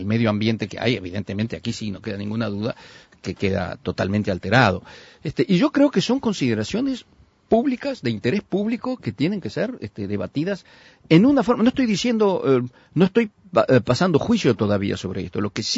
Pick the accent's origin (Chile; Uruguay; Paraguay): Uruguay; nosotros, como pueblo uruguayo